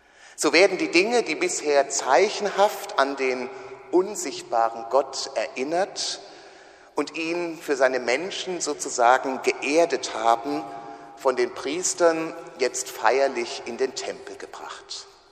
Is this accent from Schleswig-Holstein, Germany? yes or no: no; Dresden, Saxony, Germany; Also braucht er auch keine Häuser von der Art wie das, wo ich herkomme